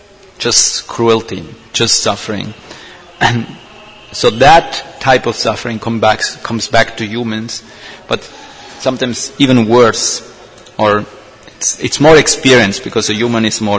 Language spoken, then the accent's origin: English; Switzerland; I grew up in Switzerland with people killing animals, including my father.